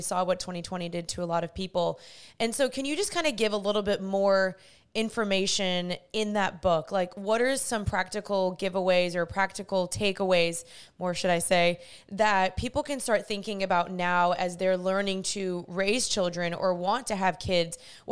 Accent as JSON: {"language": "English", "country": "United States", "tie": "born there", "said": "My dad's from Germany, my mom's from Guatemala, and then I was born in the States."}